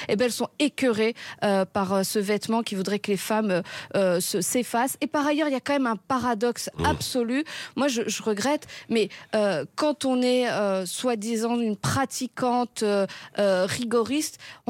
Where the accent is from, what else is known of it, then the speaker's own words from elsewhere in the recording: Algeria; born there; Moi je suis née en Algérie, j'ai passé des étés en Algérie et notamment quelques étés lorsqu'il y avait les islamistes.